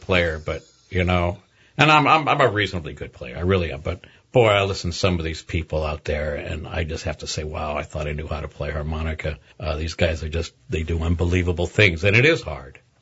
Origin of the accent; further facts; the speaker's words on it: Ohio, United States; I grew up in Ohio.